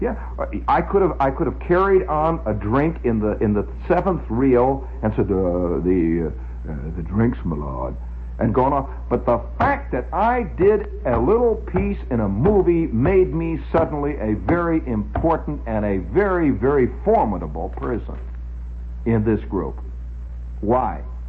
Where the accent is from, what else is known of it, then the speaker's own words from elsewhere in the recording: Stratford-upon-Avon, West Midlands, United Kingdom; moved away; also born or lived in Cleveland, United States; I was born in Cleveland, although we shortly thereafter moved to Stratford on Avon.